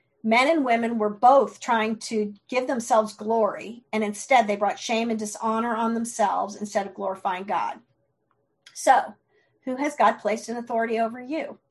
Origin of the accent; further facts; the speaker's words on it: East Coast, United States; I'm from the East Coast, and I do that a lot.